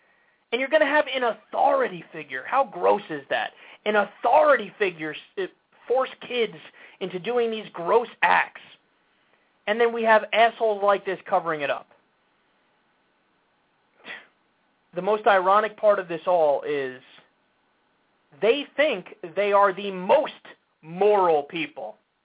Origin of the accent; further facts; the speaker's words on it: United States; I'm an American, so you know my foreign policy is good